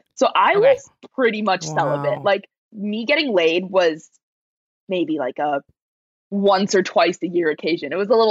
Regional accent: Las Vegas, Nevada, United States; I turned 21 in my hometown of Las Vegas.

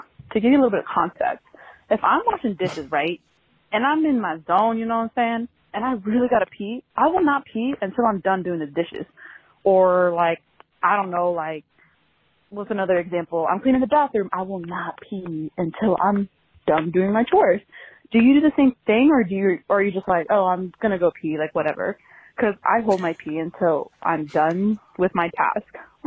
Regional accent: Raleigh, North Carolina, United States; I'm from Raleigh, North Carolina.

